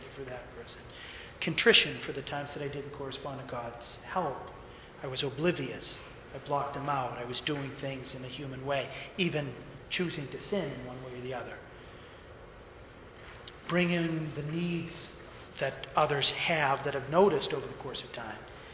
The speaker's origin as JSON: {"language": "English", "region": "New England", "country": "United States", "tie": "born or raised there", "said": "And I grew up in New England. We speak really fast up there."}